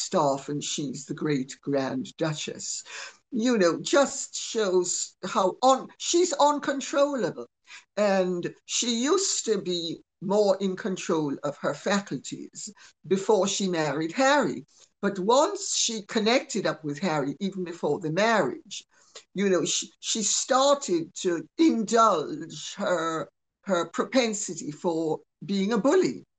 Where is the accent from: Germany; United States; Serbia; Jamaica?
Jamaica; I mean, I'm Jamaican, I can tell you.